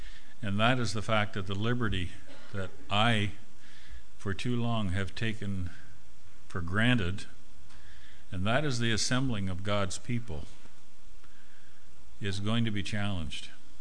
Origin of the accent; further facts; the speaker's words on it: Canada; this will be the 64th winter that I've enjoyed as a Canadian